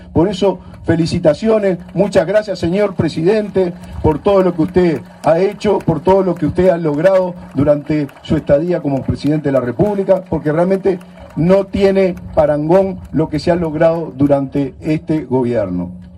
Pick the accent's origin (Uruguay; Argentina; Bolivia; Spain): Uruguay; eso marca a lo que somos los uruguayos.